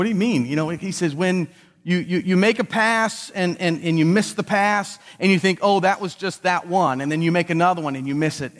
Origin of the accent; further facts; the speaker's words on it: Buffalo, New York, United States; I grew up in Buffalo, so I married a good Southern girl and then saved her from up north.